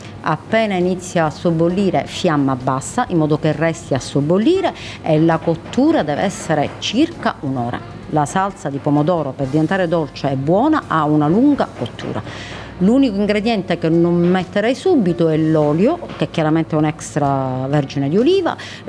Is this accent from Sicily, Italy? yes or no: yes; Sicily, Italy; Allora, io sono siciliana, il cuore ce l'ho là, non c'è niente da fare.